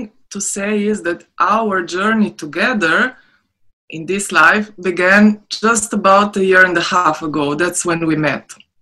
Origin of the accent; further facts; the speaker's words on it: Slovenia; We are both from Slovenia. So, and both we are approximately the same age. And so we were growing up in ex-Yugoslavia, which was a socialist country.